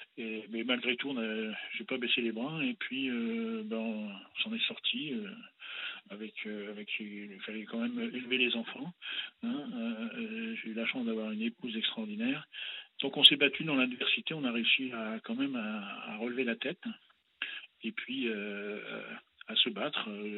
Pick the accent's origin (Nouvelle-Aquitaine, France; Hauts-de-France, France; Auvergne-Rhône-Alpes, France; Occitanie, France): Hauts-de-France, France; Arras; born there; moved away; also born or lived in Berry; Moi je suis né dans le Pas-de-Calais.